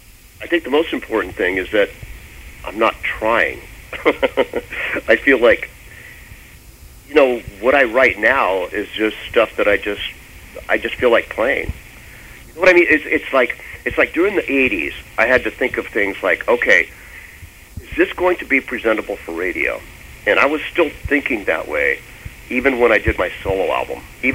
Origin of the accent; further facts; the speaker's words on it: United States; being an American and being free and just having a great time in the 80s